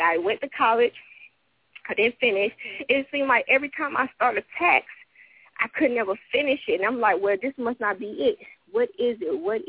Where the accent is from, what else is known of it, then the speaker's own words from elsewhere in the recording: the South, United States; I'm from the South, so, you know … whatever.